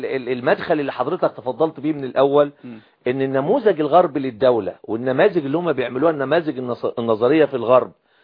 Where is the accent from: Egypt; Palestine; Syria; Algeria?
Egypt; احنا عندنا في مصر احنا 85 مليون